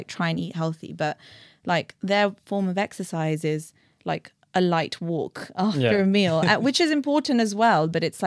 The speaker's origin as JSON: {"language": "English", "country": "India", "said": "I am an Indian woman myself"}